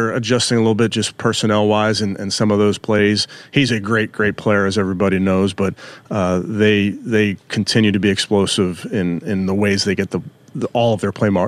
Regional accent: Philadelphia, Pennsylvania, United States; I grew up in Philly. I was a longtime listener of 610 WIP.

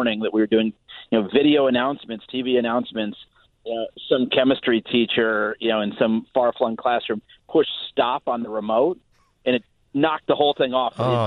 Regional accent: Illinois, United States; Yeah, born and raised in the South Suburbs. Homewood Flossmoor High School has the highest powered high school radio station in the country.

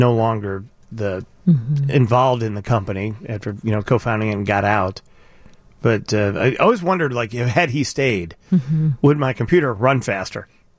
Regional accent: United States; But I do know this. I'm an American, and I care about those people based on their experience here for the last 100 years.

